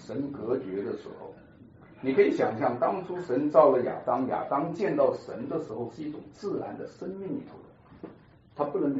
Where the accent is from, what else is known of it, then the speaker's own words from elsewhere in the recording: China; 我们中国人的爱就是爱